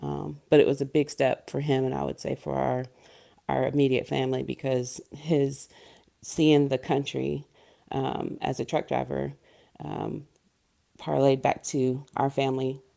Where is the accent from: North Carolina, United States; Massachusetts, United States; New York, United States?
North Carolina, United States; Black Mountain; growing up in Black Mountain during the 70s, 80s, early 90s, it definitely felt isolated from the rest of the world. It's a small town.